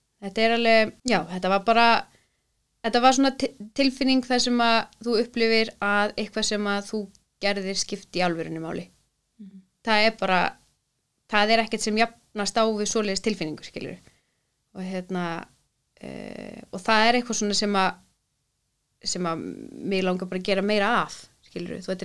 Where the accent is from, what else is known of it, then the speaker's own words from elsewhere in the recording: Akureyri, Northeastern Region, Iceland; ég náttúrulega bara fór heim til Akureyrar